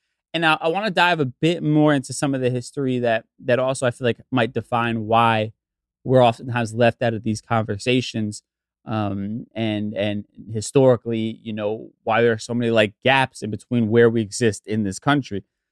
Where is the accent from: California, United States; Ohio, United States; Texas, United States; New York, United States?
New York, United States; Bronx; My family's from the Bronx. When I was younger, I grew up in the Bronx, and I was heavily influenced by Black culture.